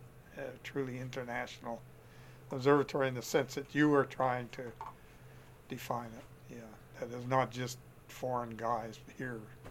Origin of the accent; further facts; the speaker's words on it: Canada; I was here as a Canadian, a graduate student, observing with the 85-foot telescope.